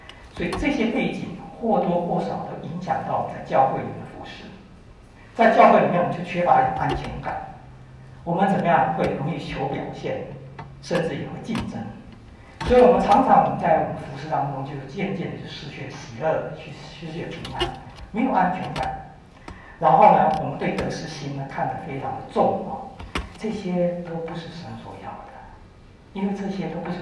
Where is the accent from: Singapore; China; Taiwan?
China; 因为我们都是受到中国式的那种教育长大的